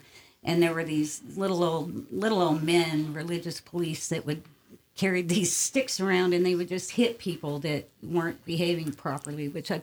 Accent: Chicago, Illinois, United States; born there; Well, I was born in Chicago. A lot of people think I was born in Clark Fork, but I wasn't.

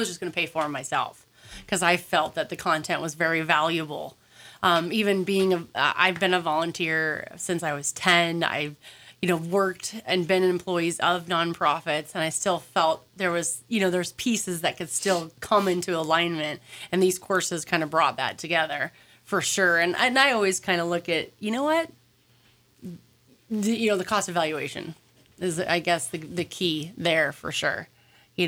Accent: Colorado, United States; because I come from Colorado, which is a higher income state, and I kind of did a comparison of nonprofits to there to here.

